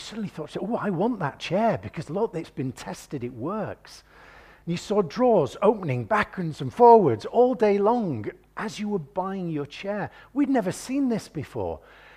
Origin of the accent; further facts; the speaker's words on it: Warrington, North West England, United Kingdom; I come from Warrington, Cheshire. Was in Lancashire. When I was 14, it became Cheshire. They moved the boundaries. I'm a Warringtonian by birth, which is why I talk with a funny accent.